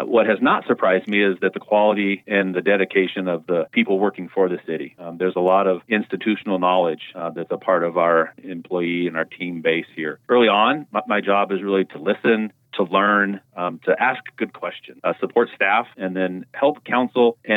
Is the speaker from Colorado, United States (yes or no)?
yes; Colorado, United States; I was raised in Moffat County. I have been here most of my childhood and adult life.